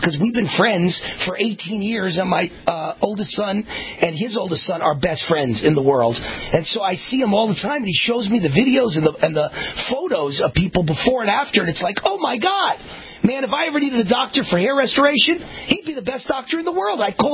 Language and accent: English; Mount Vernon, New York, United States; Do you know where I'm from? Mount Vernon, New York.